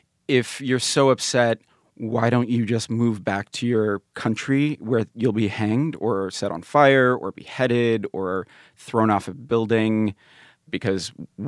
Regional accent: Virginia, United States; born there; I was born in Virginia.

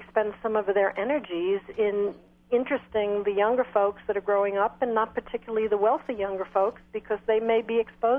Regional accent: Queens, New York, United States; I grew up in Queens, pretty much poor family, and I listened to opera on the radio with my father.

